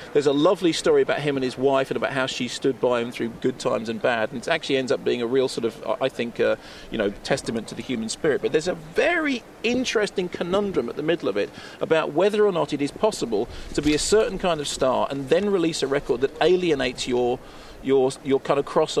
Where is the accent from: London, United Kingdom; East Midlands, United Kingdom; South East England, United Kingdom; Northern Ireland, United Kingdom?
London, United Kingdom; Barnet; clearly I'm from Barnet rather than the Bronx.